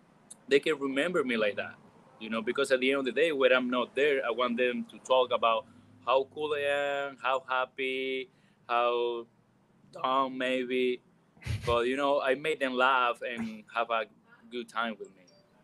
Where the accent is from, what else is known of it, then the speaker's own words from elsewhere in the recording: Orlando, Florida, United States; but I'm from Orlando. I can say that, you know?